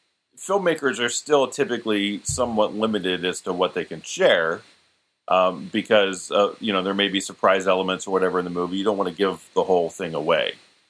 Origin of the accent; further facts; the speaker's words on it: Ohio, United States; I grew up in Ohio. And so I went to Otterbein College in Westerville, Ohio.